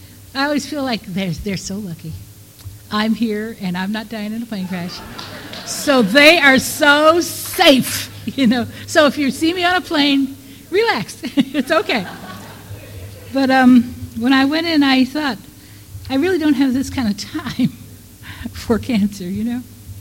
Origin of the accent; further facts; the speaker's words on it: Depew, New York, United States; born there; I was born in Depew. And because Depew at that time was a Polish town, I understood Polish and I spoke Polish.